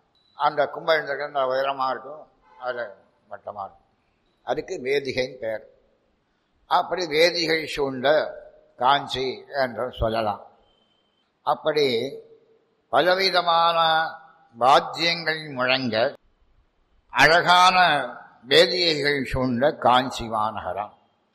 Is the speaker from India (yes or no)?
yes; Tirunelveli, Tamil Nadu, India